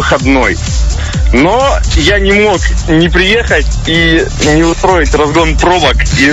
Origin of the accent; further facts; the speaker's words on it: Petrozavodsk, Republic of Karelia, Russia; я из Петрозаводска.